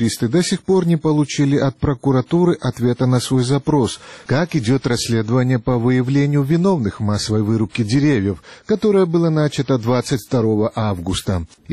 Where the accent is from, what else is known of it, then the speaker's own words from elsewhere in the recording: Tbilisi, Georgia; Я коренной тбилисец. Мой отец, дед, прадед и другие предки жили здесь и видели, как менялся вид столицы.